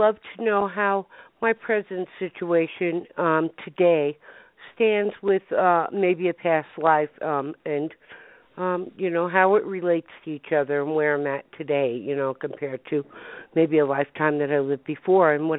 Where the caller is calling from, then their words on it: Denver, Colorado, United States; I'm calling from Denver, Colorado, ladies.